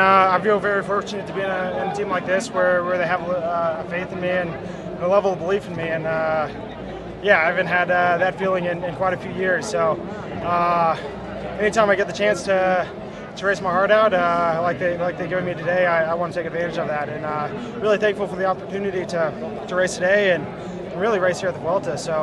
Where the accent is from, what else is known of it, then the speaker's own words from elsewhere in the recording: Texas, United States; And I come from Texas, and I spent the summer there this year after the Giro